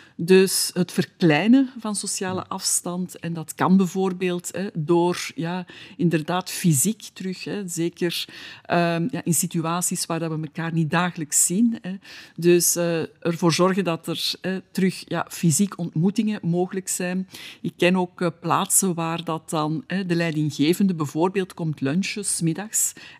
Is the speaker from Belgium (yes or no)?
yes; Flanders, Belgium; Wij als Vlamingen / Belgen zijn geen kampioenen in het geven van feedback.